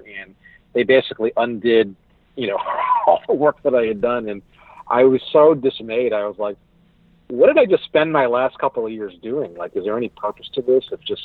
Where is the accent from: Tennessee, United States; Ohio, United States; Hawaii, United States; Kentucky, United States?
Hawaii, United States; So I was born and raised in Hawaii. Immigrant parents from Korea.